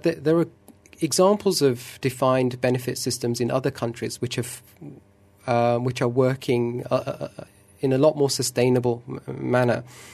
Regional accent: United Kingdom; you look at my home country of the UK

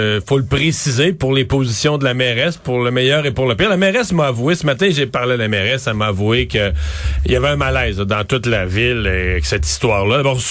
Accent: Montreal, Quebec, Canada; c'est à Montréal, c'est chez nous au Québec.

